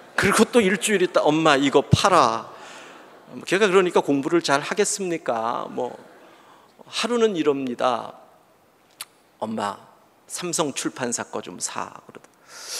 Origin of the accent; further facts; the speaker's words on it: Gigye, North Gyeongsang, South Korea; 저희 외가가 포항입니다. 저희 외가가 포항이고, 저는 기계, 영일 기계 화봉이 제 고향입니다. 저희 부친은 감포가 고향이죠. 그럼 저도 대충 포항 것이지요?